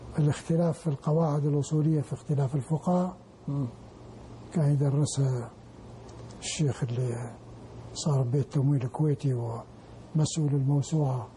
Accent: Iraq; moved away as an adult; أنا أخرج من العراق وين أروح؟

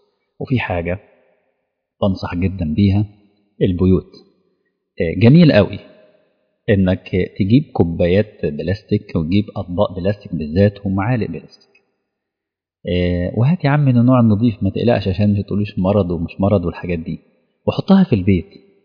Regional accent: Asyut, Asyut Governorate, Egypt; لو الريح دلوقتي دخلت عندنا في اسيوط

